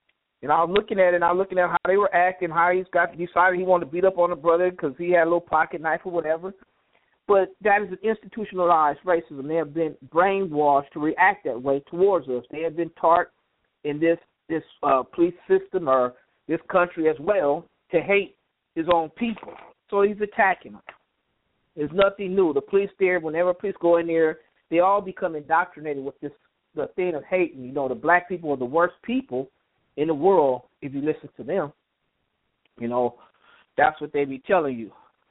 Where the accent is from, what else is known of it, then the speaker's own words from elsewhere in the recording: Los Angeles, California, United States; they said one person sent me a paper because I'm from Los Angeles.